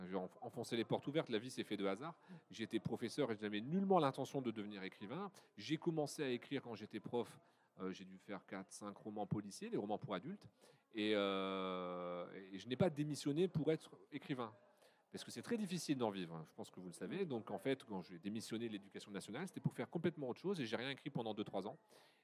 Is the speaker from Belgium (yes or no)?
no; Dunkirk, Hauts-de-France, France; je suis écrivain, ancien professeur de français dans la région, puisque je suis originaire de Dunkerque.